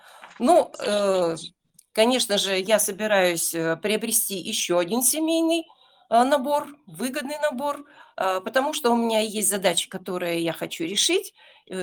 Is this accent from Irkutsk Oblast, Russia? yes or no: yes; Irkutsk, Irkutsk Oblast, Russia; я из Иркутска, мне 64 года.